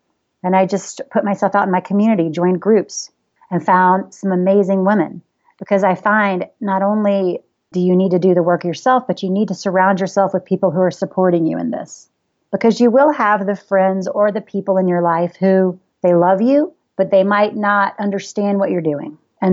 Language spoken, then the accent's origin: English; the South, United States; I am from the South, and us Southern belles, we tend to just slap on the lipstick